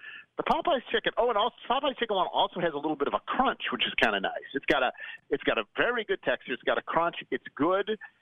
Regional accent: United States; I'm American and, you know, whatever. I eat fast food.

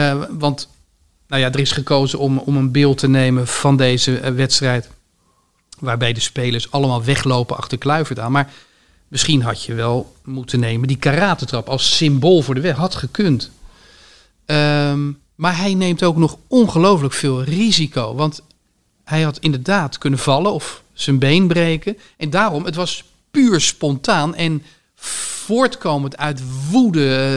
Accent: Netherlands; dat heb ik wel als een Nederlander altijd, van nou, als er dan verloren wordt, groots en meeslepend graag.

